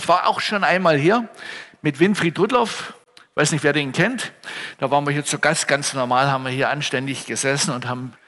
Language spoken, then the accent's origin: German; Saxony, Germany; ich komme aus der Nähe von Herrnhut für die Frommen und für die anderen sage ich aus der Nähe von Bautzen